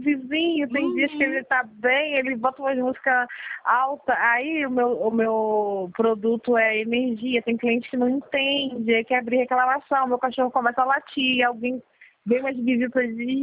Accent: Niterói, Rio de Janeiro, Brazil; Ah, sou de Niterói.

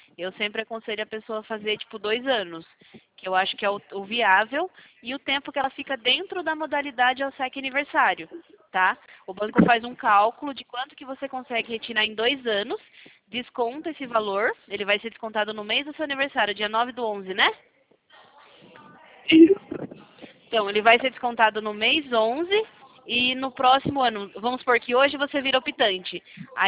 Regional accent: Sorocaba, São Paulo, Brazil; Pode perguntar. Eu sou de Sorocaba.

